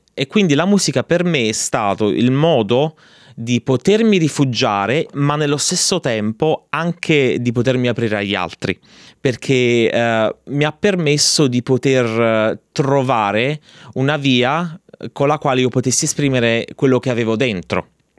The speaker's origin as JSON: {"language": "Italian", "town": "Naples", "region": "Campania", "country": "Italy", "tie": "born or raised there", "said": "Mio padre è di origine calabrese e mia madre è napoletana. E io sono cresciuto a Napoli."}